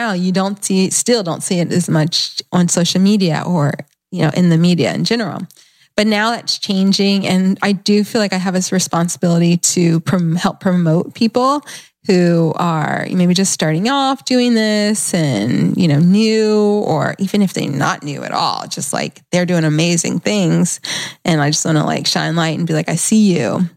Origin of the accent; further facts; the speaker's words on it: Atlanta, Georgia, United States; growing up in Atlanta has such a history and just such a rich of Black vegans and Black just like hippies.